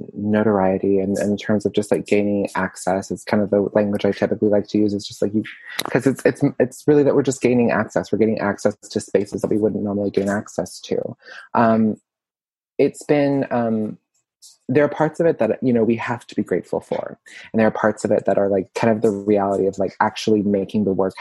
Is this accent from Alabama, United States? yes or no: yes; Birmingham, Alabama, United States; And, you know, I'm also from the Deep South, and one of my best friends who's still in Birmingham, Alabama, where I'm from, is actually Egyptian.